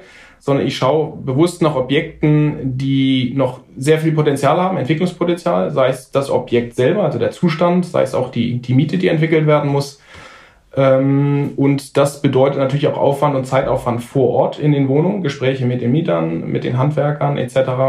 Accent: Nuremberg, Bavaria, Germany; weil ich komme aus Nürnberg.

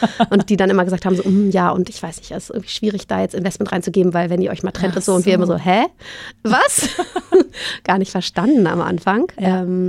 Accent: Berlin, Germany; Ich bin ja Berlinerin, also ja, für mich hätte Berlin sehr nahe gelegen.

